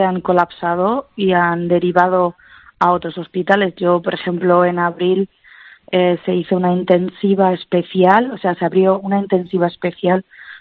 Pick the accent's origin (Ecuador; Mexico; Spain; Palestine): Spain; moved away as an adult; now in Germany; me quedé sin trabajo en España. Me cerraron las puertas en mi país para trabajar. Estuve 9 meses en paro. Y decidí que yo quería ejercer mi profesión, porque amo mi profesión, y decidí emigrar.